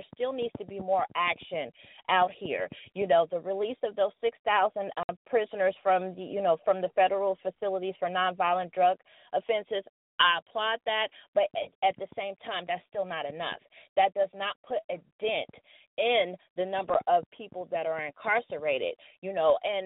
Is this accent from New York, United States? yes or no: no; Cincinnati, Ohio, United States; You know, I'm from Cincinnati too, Sister Tahira